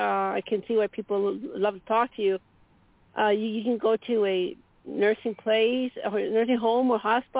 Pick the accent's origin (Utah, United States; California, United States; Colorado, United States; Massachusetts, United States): Colorado, United States; Denver; Colorado, Denver.